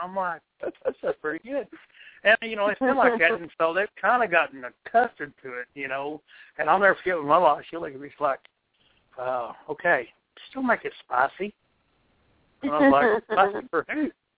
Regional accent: New Mexico, United States; the thing that I loved about it was that I'm from New Mexico, and so green chili is like the king.

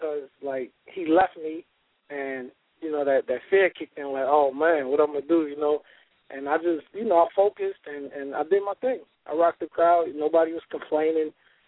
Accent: New York, United States; I was about 12 years old, you know, and I'm from New York. So, you know, I used to listen to the radio every day

